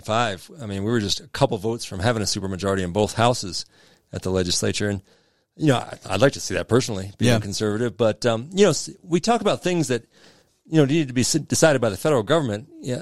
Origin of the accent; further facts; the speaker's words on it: New York, United States; born there; So I was born in New York, 1970, to a single mom and given up for adoption.